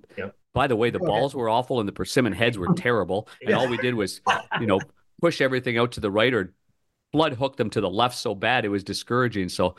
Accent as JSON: {"language": "English", "town": "Ottawa", "region": "Ontario", "country": "Canada", "tie": "born or raised there", "said": "I grew up as a kid playing lacrosse in my hometown of Ottawa, Canada."}